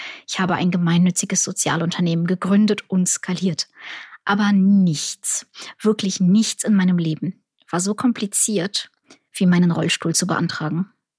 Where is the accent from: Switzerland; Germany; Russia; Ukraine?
Ukraine; Und ich komme aus der Ukraine, ich habe auch wirklich schlechte Gesundheitssysteme gesehen.